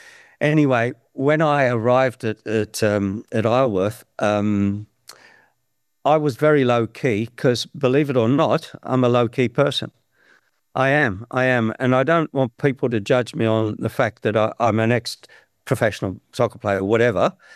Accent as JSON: {"language": "English", "region": "New South Wales", "country": "Australia", "said": "The fact that I'm Australian, and particularly this part of Australia, which is God's country, working class. I'm looking over Newcastle Harbour now."}